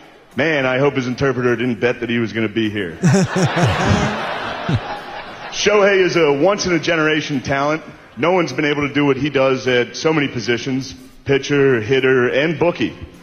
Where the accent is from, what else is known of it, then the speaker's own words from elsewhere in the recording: Midwest, United States; We're both whites from the Midwest who have nailed a bunch of threes.